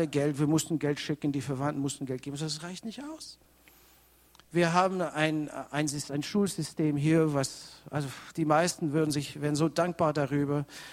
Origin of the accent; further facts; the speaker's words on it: Canada; Und nach wieder einer Reise irgendwo in den Südstaaten kam ich wieder nach Kanada, wo ich herkomme.